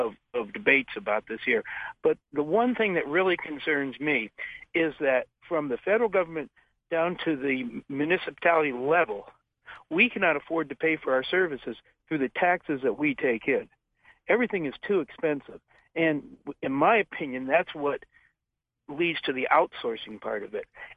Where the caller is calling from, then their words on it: Indianapolis, Indiana, United States; I'm from Indianapolis.